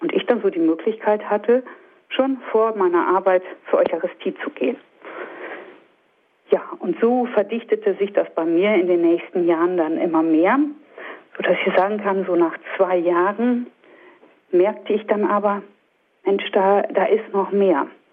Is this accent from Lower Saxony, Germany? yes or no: yes; Lower Saxony, Germany; die eigentlich nur 100 Kilometer von meinem Heimatort entfernt liegt, eben im Nordwesten Niedersachsen.